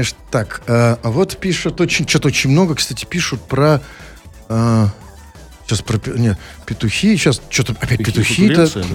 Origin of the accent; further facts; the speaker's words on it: Saint Petersburg, Russia; Мы петербуржцы.